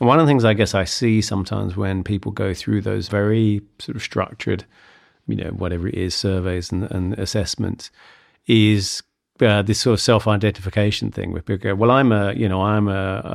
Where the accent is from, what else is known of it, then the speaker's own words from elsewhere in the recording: United Kingdom; So my sort of inferior function might be, as a British person, extroverted feeling.